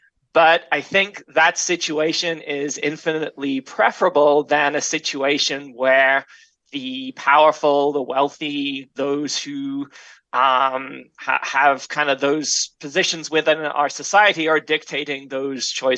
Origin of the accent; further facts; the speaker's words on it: England, United Kingdom; now in United States; I grew up in the UK, so I was born in England.